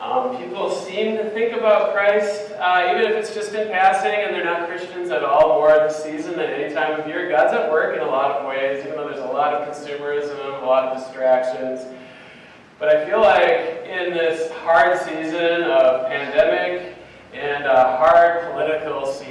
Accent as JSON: {"language": "English", "region": "Wisconsin", "country": "United States", "tie": "born there", "said": "I was born in Wisconsin, but I keep telling people my body is more suited for Texas"}